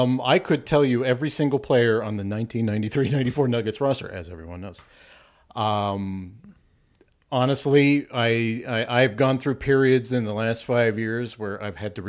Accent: Arvada, Colorado, United States; No, I grew up in Arvada.

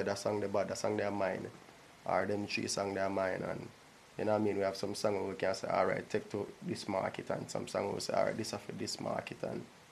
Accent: Jamaica; we just spat it out because I'm a Jamaican.

